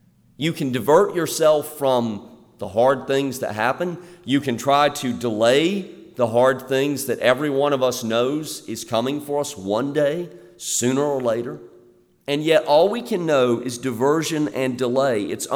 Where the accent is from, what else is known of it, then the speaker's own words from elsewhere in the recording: Florence, South Carolina, United States; I grew up in Florence, South Carolina, which is only superseded by Columbia in its infernal hotness during the summer months.